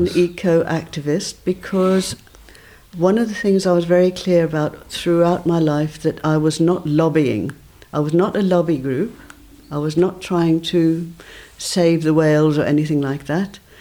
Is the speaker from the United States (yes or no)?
no; England, United Kingdom; moved away as an adult; now in South Africa; I'm from England.